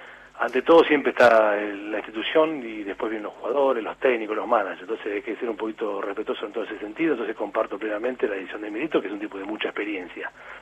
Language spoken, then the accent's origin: Spanish; Tandil, Buenos Aires Province, Argentina; Bueno, yo soy de Tandil, donde uno ha desarrollado un proyecto lindo ya en esa zona